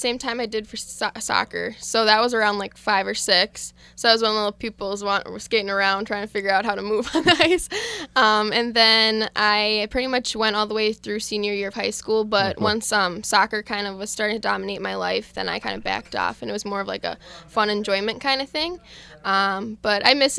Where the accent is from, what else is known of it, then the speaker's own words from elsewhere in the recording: De Pere, Wisconsin, United States; So I'm from Green Bay, Wisconsin, DePere, Wisconsin, if you know where that is.